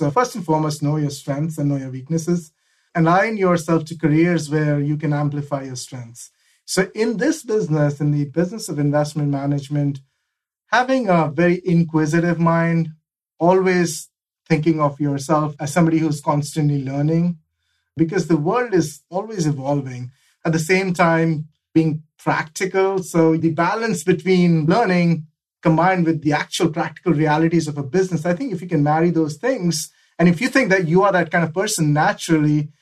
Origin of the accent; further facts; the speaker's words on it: India; moved away as an adult; now in United States; I grew up in India. I moved to the States in the late 90s to actually do a master's in engineering at University of Virginia.